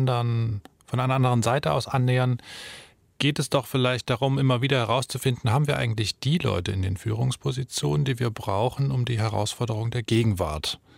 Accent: Dresden, Saxony, Germany; Geboren in Dresden, aufgewachsen in Dresden, bin natürlich in diesen Erfahrungsraum hineingewachsen.

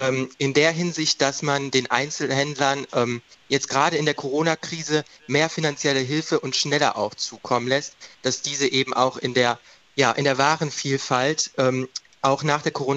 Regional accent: Leverkusen, North Rhine-Westphalia, Germany; Also, ich komme aus Leverkusen

